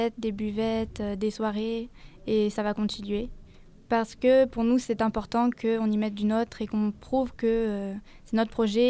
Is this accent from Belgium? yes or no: no; France